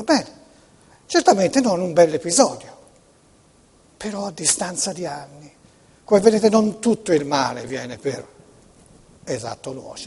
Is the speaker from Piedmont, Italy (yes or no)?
no; Florence, Tuscany, Italy; siccome io sono fiorentino, ovviamente sarà un termine fiorentino